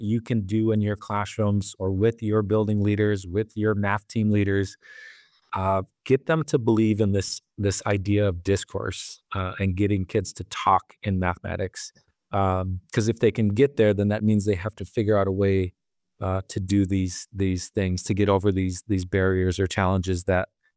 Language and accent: English; Bad River Reservation, Wisconsin, United States; I grew up on the Bad River Reservation in northern Wisconsin. I just recently moved back. So that place will always be home.